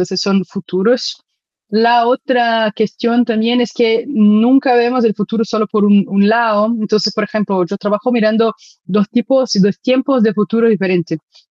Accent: Brazil; Spanish is a second language; Perdón por mi español, bueno, soy de Brasil, hice un posgrado en Barcelona, pero hace unas vidas atrás

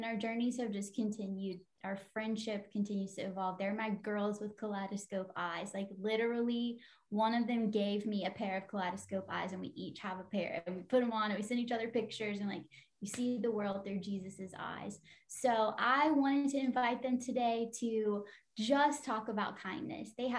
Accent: Louisiana, United States; So Rucci is from Louisiana. I'm from Louisiana. Savannah's from Alabama. But me and Savannah live in Louisiana and Rucci lives in Alabama.

